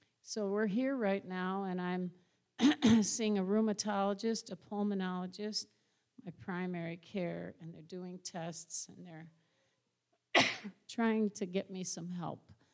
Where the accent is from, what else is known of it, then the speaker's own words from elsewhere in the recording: Baldwinsville, New York, United States; So we are both from Syracuse. Well, we're actually from Baldwinsville, if you know where that is.